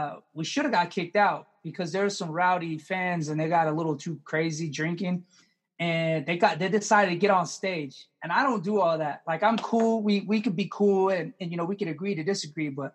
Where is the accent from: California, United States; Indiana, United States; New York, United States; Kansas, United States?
California, United States; To be honest, like growing up in California, like it saved my life.